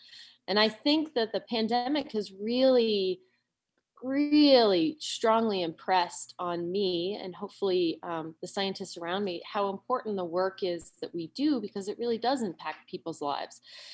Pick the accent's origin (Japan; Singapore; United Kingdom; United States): United States; Rocky Mountains; I grew up in the Rocky Mountains. I've spent my life here in the Rocky Mountains, and spent my life in under-resourced states